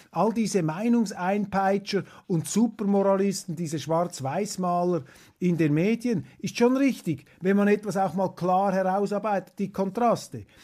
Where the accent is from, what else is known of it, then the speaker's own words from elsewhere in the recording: Switzerland; Wir sind Schweizer.